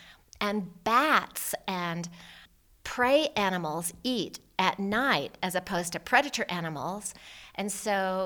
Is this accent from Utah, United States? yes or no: yes; Utah, United States; also born or lived in Idaho, United States; We grew up in Utah, and in Idaho